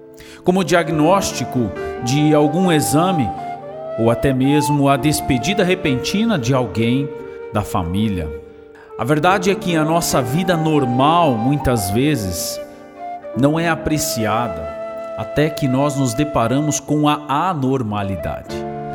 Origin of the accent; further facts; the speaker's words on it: Brazil; assim como nós, brasileiros, trabalhávamos nessa cidade de Darmstadt, na Alemanha, próximo a Frankfurt.